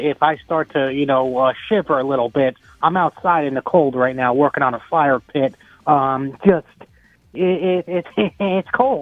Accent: New Jersey, United States; I'm from North Jersey. I'm a blue-collar union guy.

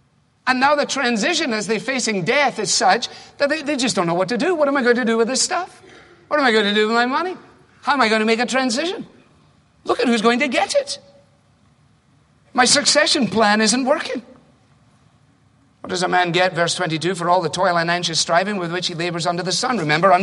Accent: Glasgow, Scotland, United Kingdom; Called Growing Up in Glasgow, which is the center of the Western world's center of heart attacks and the center of alcoholism in Western Europe.

